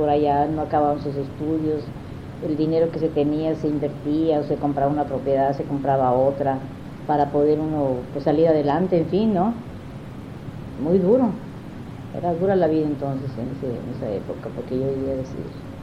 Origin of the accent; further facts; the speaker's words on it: Ensenada, Baja California, Mexico; now in Tijuana, Mexico; Todas venimos de Ensenada, de origen de Ensenada, todas.